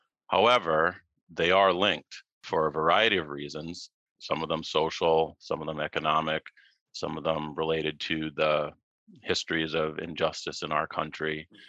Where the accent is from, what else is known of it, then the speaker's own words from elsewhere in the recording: Massachusetts, United States; And I grew up in Massachusetts.